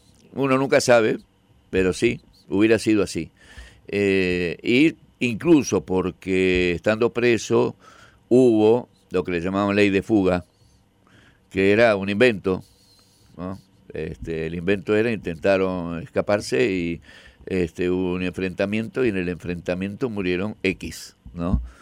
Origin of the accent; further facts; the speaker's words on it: Buenos Aires, Argentina; also born or lived in Córdoba; En Buenos Aires, sí. Viví siempre en Buenos Aires, salvo, digamos, viajes o cosas momentáneas, pero mi lugar de vivir.